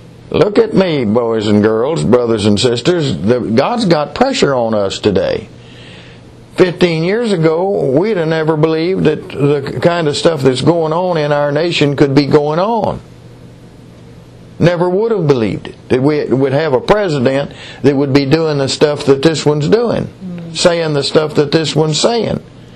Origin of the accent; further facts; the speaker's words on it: United States; born there; I'm thankful I was born in America.